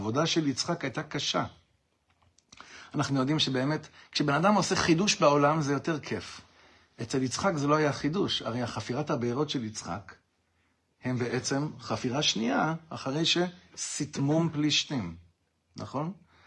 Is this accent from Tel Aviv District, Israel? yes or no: no; Ra'anana, Central District, Israel; אני גדלתי ברעננה, אבל שם זה לא מסתדר.